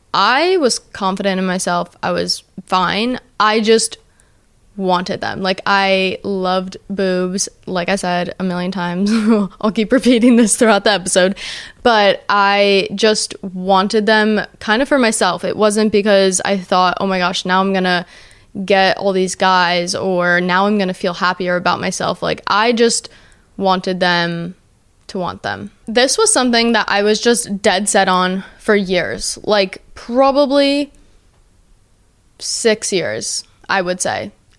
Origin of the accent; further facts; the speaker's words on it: New Jersey, United States; So I'm from Jersey, he's in New York